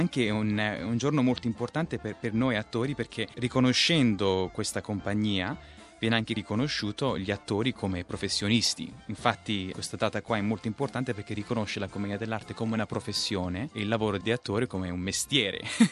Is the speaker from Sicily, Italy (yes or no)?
yes; Sicily, Italy; accent: Sicilian; potevo usare proprio il mio accento siciliano